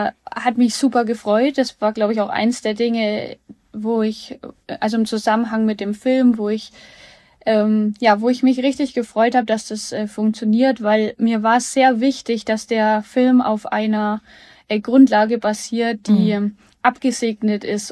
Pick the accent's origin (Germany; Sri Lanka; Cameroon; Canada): Germany; Hof, Bavaria; am 30. April wird die Premiere in Hof sein, also hier, wo ich herkomme.